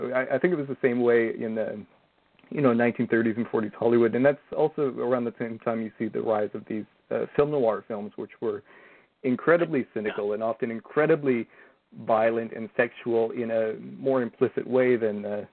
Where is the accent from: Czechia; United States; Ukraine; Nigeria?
Czechia; Well, like I'm from Czech Republic.